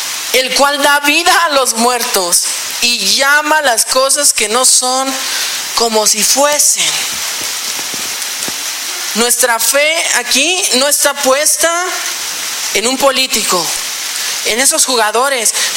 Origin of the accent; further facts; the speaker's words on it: Mexico; Creo que como mexicanos tenemos mucha esperanza